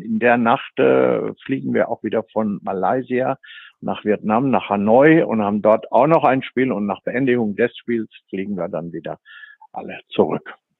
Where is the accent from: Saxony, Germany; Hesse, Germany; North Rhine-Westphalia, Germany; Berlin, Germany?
North Rhine-Westphalia, Germany; Nee, ich bin ja, also ich komme aus dem Sauerland, da gibt es 2 Vereine.